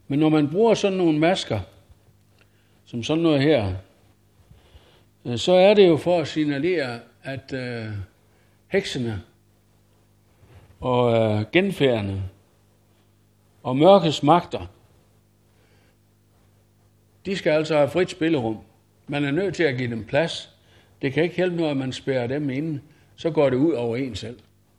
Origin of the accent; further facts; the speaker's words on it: Ejsing, Central Denmark Region, Denmark; also born or lived in Sevel; Der, hvor jeg er vokset op, ikke så langt herfra, i Ejsing og i Sevel, der var der ikke sådan mange rige mennesker.